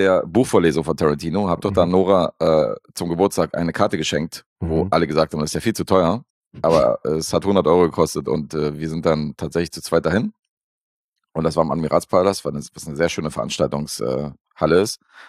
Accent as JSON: {"language": "German", "country": "Serbia", "said": "Das ist ja, als Serbe ist das ja wichtig, weil es ist ja unser Nationalinstrument."}